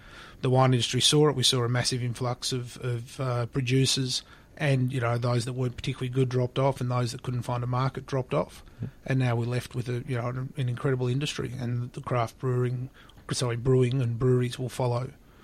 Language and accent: English; Australia; Being Australian, and just a dabble in the overseas.